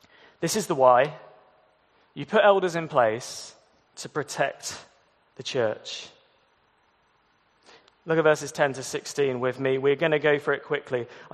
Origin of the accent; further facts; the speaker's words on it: Surrey, South East England, United Kingdom; People from Surrey are work-obsessed, overly private, and a little bit rude. I can say that because I'm from Surrey.